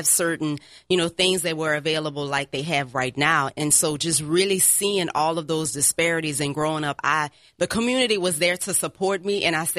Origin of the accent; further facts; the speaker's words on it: Lafayette, Louisiana, United States; I'm from Lafayette.